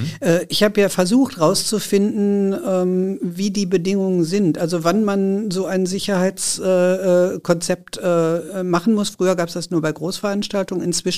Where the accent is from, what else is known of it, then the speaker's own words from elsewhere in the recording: Hüls, North Rhine-Westphalia, Germany; Also ich bin auch ein Hülser Kind. Ich bin fast 60 Jahre alt und ich bin in Hüls geboren und aufgewachsen.